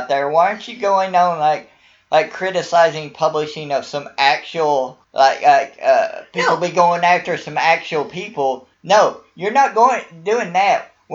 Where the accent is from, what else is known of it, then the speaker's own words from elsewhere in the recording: Virginia, United States; Here, I'm from Virginia, and I'll tell you, that's always been a fight in schools in Virginia.